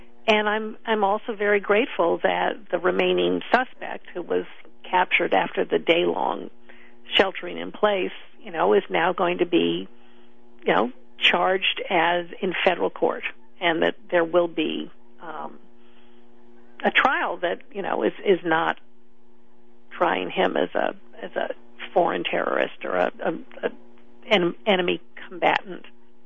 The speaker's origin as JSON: {"language": "English", "region": "New York", "country": "United States", "tie": "born or raised there", "moved": "as an adult", "lives_now": "Boston, United States", "said": "I mean, I grew up in New York, but I moved to Boston as a young adult, and I've lived here. I mean, moved to the Boston area, lived here for most of my life."}